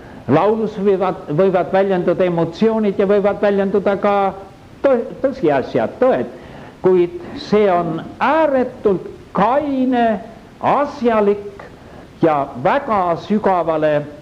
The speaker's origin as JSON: {"language": "Estonian", "town": "Kärdla", "region": "Hiiu County", "country": "Estonia", "tie": "born there", "said": "nad olid 30. aastal, kui mina sündisin Kärdlas"}